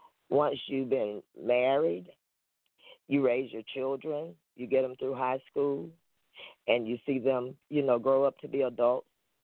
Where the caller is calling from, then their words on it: Meridian, Mississippi, United States; I'm calling from Meridian, Mississippi.